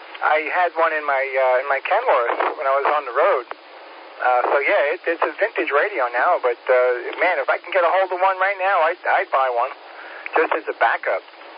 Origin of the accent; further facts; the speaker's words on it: New York, United States; No, I grew up on Long Island, so I remember those seasons where you get 3 foot of snow.